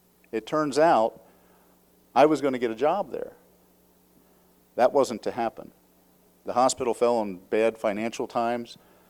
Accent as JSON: {"language": "English", "region": "Pennsylvania", "country": "United States", "tie": "born or raised there", "said": "We grew up in Pennsylvania. We know what Northeast winters are like."}